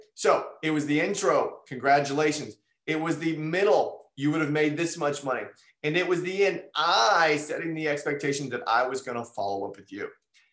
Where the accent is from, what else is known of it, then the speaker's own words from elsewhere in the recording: Indiana, United States; I grew up in Indiana, so I do have some friends that used to go hunting